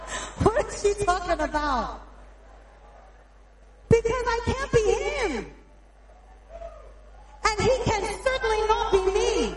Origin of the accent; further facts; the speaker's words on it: United States; I'm an American. Like, I didn't even know how to stand tall until I got here.